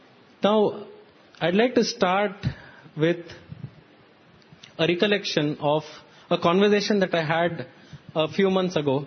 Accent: Puttaparthi, Andhra Pradesh, India; I say, I'm from Puttaparthi.

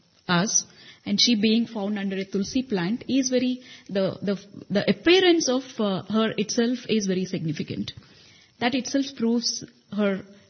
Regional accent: Andhra Pradesh, India; Yes, and I come from Andhra Pradesh.

